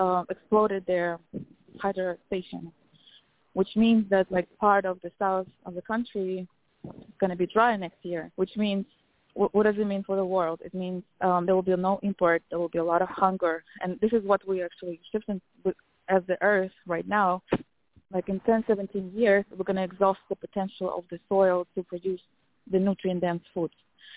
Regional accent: Kazakhstan; and I'm from Kazakhstan.

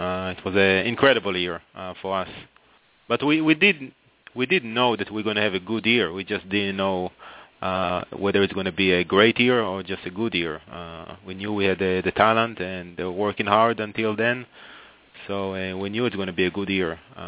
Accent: Israel; moved away as an adult; now in Miami, United States; Well, I'm originally from Israel, but, you know, came to the U.S. to play college tennis

